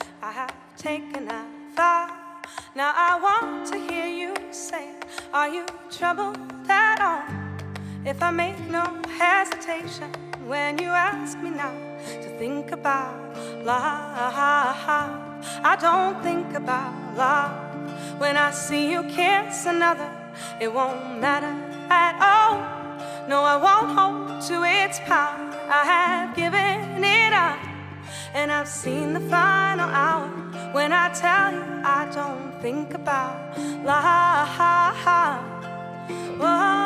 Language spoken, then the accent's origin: English; Toronto, Ontario, Canada; Well, actually, I was born in Toronto, and I grew up there as a child, and I moved around a little bit when I got a bit older, but I live in the city again now.